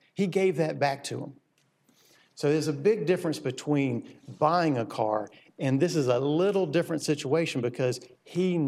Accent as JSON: {"language": "English", "town": "Jacksonville", "region": "Florida", "country": "United States", "said": "Just an example, I'm from Jacksonville. We just got done with the Players Championship."}